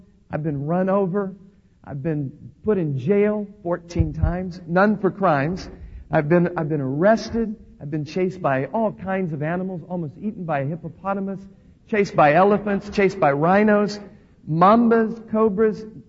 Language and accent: English; Arkansas, United States; Now, I'm from Arkansas originally, and I don't know how to speak in Spanish.